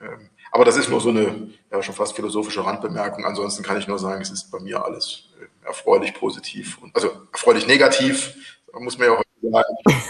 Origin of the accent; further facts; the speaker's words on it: East Germany, Germany; muss ich mich jetzt nochmal outen. Vielleicht auch als Ossi.